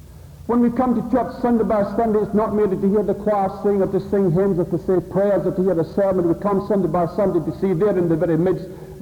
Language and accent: English; Scotland, United Kingdom; and I'm a Scotsman, and I'm very frugal about time as well as money.